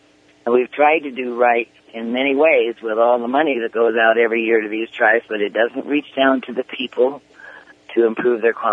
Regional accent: Spokane, Washington, United States; I grew up in Spokane, Washington, on the South Hill of Spokane, and learned about Chief Joseph and the Northwestern tribes

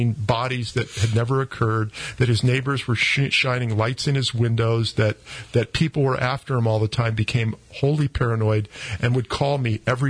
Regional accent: Humboldt, California, United States; I'm not talking about 3% hippie pot that we had when I was growing up in Humboldt.

